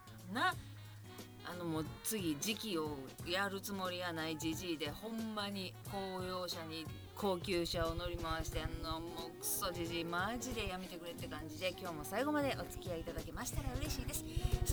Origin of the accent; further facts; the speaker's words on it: Hyogo, Japan; 我が地元兵庫県500人超え。